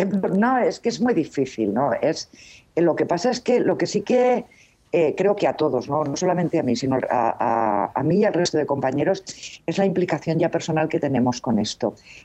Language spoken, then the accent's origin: Spanish; Valencian Community, Spain; un paisaje muy similar al nuestro, por lo menos al mío, ¿no? como valenciana.